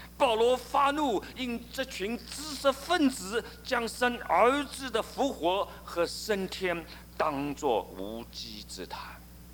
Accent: China; 我们中国人非常敬重老师，孔夫子是大家都敬重的一位伟大的老师。

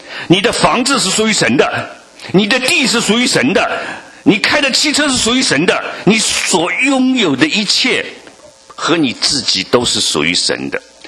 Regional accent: China; 我们大陆人最喜欢插队了。

